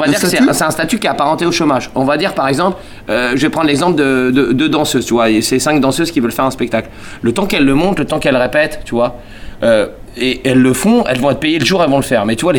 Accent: France; On est français de race. On est des purs sang français.

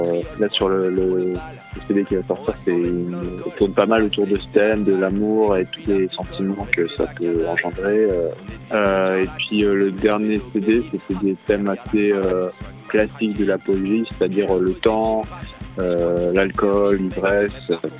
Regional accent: Tours, Centre-Val de Loire, France; now in Paris, France; Non, de Tours. Enfin, maintenant je suis à Paris, mais je suis originaire de Tours.

